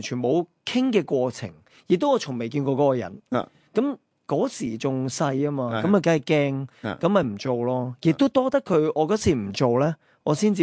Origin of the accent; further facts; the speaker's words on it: California, United States; 尤其是我在加州长大，那个创业文化是挺强